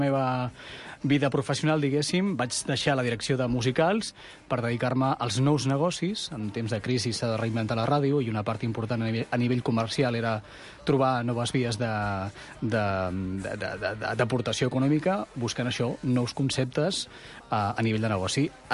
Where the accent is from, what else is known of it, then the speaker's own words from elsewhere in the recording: Girona, Catalonia, Spain; Jo sóc de Girona, doncs he viscut pràcticament tota la vida a la Costa Brava